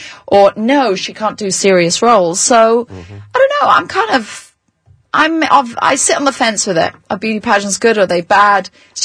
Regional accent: Wales, United Kingdom; So, I mean, I come from Wales, and first I wanted to be a ballerina

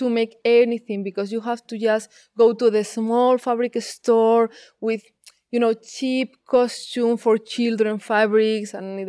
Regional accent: Zaragoza, Aragon, Spain; Honestly, it was really difficult because, I mean, in Spain, the cosplay is really small.

